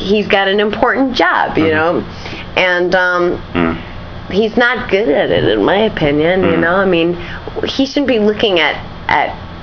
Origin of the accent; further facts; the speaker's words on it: New Hampshire, United States; My parents live in New Hampshire. We're from New Hampshire.